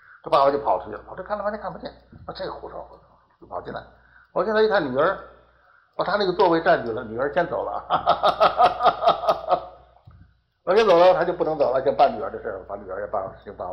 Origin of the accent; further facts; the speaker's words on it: Tibet, China; 但我们西藏人不是这样